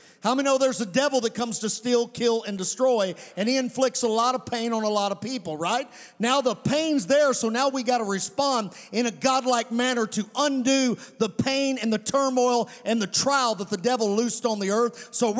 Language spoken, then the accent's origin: English; Kentucky, United States; I'm from Webster County, Kentucky.